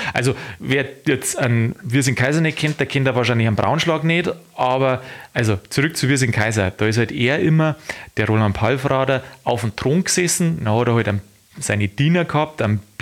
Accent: Landshut, Bavaria, Germany; Da, wo ich herkomme, Landkreis Landshut, da ist irgendwo die Grenz

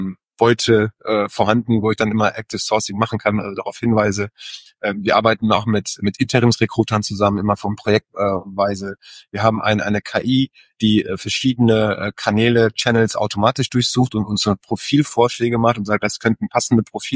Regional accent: Singapore; now in Germany; meine alte Heimat Singapur

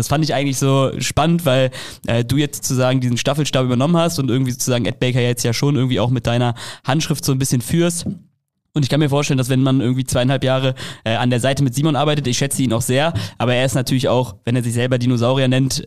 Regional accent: Leverkusen, North Rhine-Westphalia, Germany; Für mich zählt das als Köln zu sagen. Ich komme ja eigentlich aus Leverkusen sozusagen.

